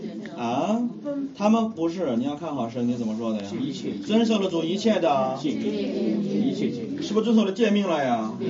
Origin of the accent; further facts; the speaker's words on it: China; 我们中国人是用好人坏人，他们是用义人和罪人。